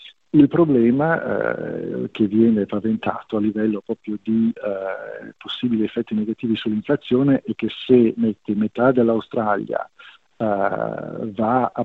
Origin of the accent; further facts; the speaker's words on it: Liguria, Italy; quindi da economista e da ligure insomma i conti bisogna più o meno cercare di farli quadrare